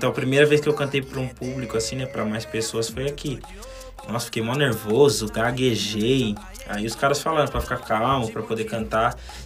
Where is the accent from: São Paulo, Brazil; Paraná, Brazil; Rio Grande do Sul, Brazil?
São Paulo, Brazil; Porto Feliz; lá na minha cidade, lá em Porto Feliz, a gente organizava batalha de rima